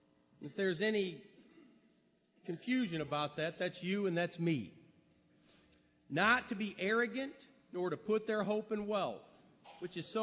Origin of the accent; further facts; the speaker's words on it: Millport, Alabama, United States; Brother Gus Nichols was our preacher when I was just a child in Millport, Alabama.